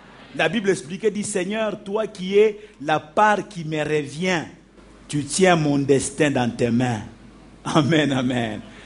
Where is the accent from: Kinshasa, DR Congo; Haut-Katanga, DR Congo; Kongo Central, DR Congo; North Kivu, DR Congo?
Haut-Katanga, DR Congo; Lubumbashi; Moi, je suis de Katouba 3. Un coin perdu. Hein? Je prie que Dieu puisse vraiment susciter le réveil dans ce coin de Katouba 3. En plein Lubumbashi.